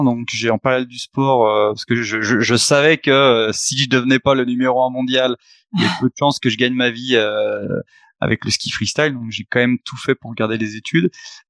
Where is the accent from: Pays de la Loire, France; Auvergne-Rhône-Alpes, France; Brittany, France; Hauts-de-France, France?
Auvergne-Rhône-Alpes, France; Thônes; Actuellement, j'ai 39 ans. Donc, je viens de Haute-Savoie, un petit village peuplé d'irréductibles gaulois qui résistent encore et toujours à l'envahisseur. Donc, du nom de Thônes. Thônes en Haute-Savoie